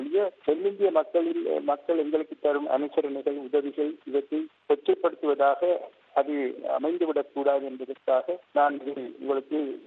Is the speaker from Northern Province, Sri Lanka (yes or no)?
no; Colombo, Western Province, Sri Lanka; அதாவது நான் இருந்து வந்த இடம், நான் கொழும்பில் பிறந்து கொழும்பில் வளர்ந்தேன். என்னுடைய பூர்வீகம் வட மாகாணத்தில்.